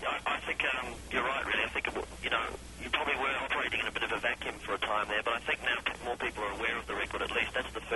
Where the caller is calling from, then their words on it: Los Angeles, California, United States; I'm ringing you from